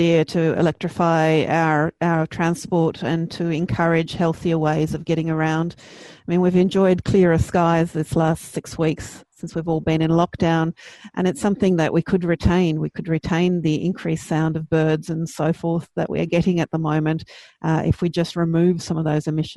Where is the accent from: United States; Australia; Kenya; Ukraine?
Australia; New South Wales; I grew up near the Barrington Tops, and it's just a phenomenally beautiful place.